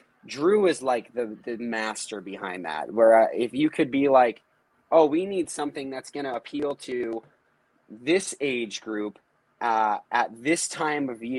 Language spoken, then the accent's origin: English; Northeast, United States; Just growing up in the Northeast, everyone played in basements, shows, practices, whatever.